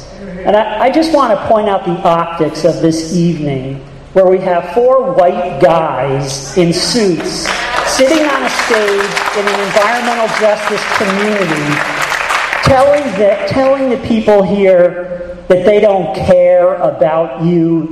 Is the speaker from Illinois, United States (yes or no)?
no; Greenfield, Massachusetts, United States; I'm from Greenfield, which is the city that passed a no biomass ordinance.